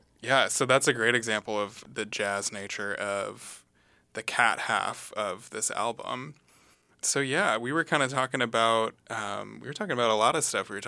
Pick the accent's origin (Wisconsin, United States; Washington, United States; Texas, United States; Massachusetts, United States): Washington, United States; Seattle; I ended up coming back to, I'm from Seattle originally, so I ended up coming back to Seattle